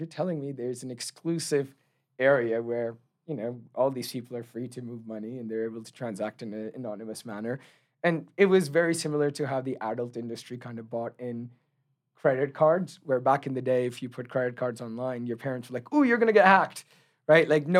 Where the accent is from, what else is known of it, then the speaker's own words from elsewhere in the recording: Queensland, Australia; I grew up in Australia, in Queensland.